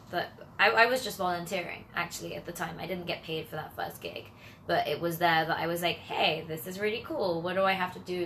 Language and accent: English; London, United Kingdom; I'm from England.